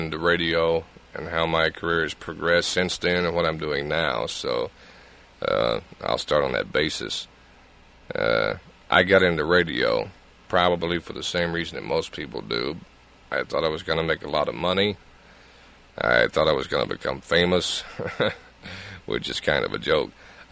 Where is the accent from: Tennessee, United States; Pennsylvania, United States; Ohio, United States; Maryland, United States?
Tennessee, United States; Memphis; And that was at WMPS in Memphis, which was my hometown and which was fantastic.